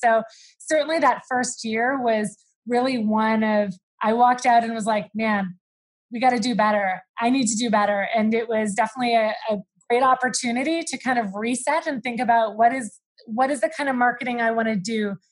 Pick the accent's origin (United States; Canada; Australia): Canada; I remember, you know, growing up in Canada, I'm really outdoorsy. I love hiking and canoeing and swimming in lakes and all that kind of true Canadiana stuff.